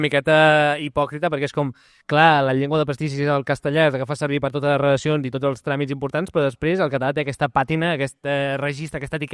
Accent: Barcelona, Catalonia, Spain; Soc un local de Barcelona, saps?

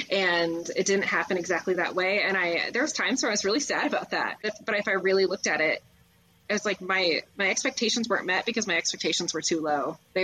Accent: Midwest, United States; I think being born and raised in the Midwest, like there's just like, you kind of expect the American dream.

